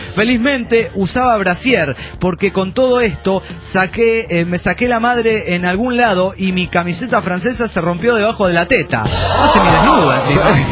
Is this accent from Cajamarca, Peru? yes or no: yes; Cajamarca, Peru; de Cajamarca.